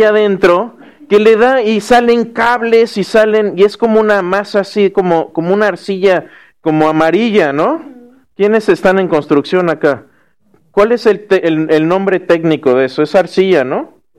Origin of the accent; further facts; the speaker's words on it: Querétaro, Mexico; Y cuando yo crecí en Querétaro, crecí en el monte, en el cerro, teníamos una tierra negra preciosa donde se da todo. Todo se da ahí en Querétaro, es una zona muy agrícola.